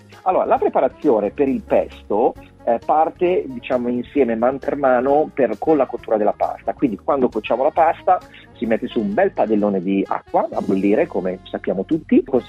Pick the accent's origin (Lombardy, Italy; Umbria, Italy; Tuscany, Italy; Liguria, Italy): Lombardy, Italy; Milan; perché essendo milanese l'autunno, le foglie che cadono, si va a castagne, funghi